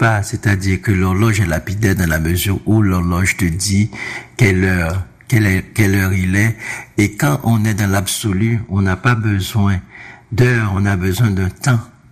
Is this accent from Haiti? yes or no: yes; Haiti; Moi, je suis haïtien.